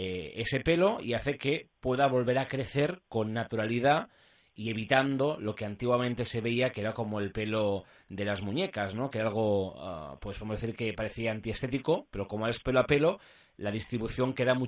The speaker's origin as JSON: {"language": "Spanish", "country": "Spain", "said": "los españoles somos, atención, los europeos a quienes más nos preocupa la caída del cabello"}